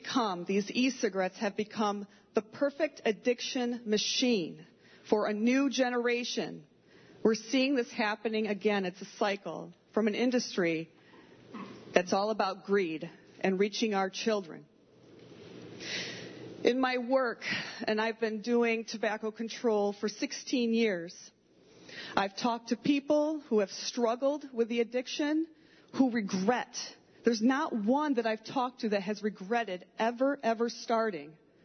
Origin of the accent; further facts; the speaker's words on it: Homer, New York, United States; I'm from Homer.